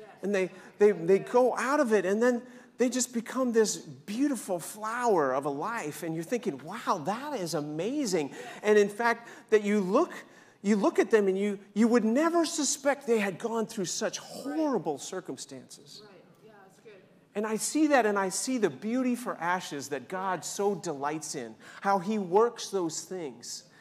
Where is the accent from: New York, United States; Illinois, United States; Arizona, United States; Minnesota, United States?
New York, United States; and I grew up in New York, so I was a Giants fan.